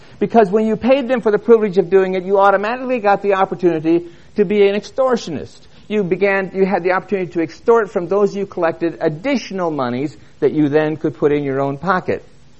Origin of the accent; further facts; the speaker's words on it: Kansas, United States; When I was a child growing up in Kansas, we had a large garden.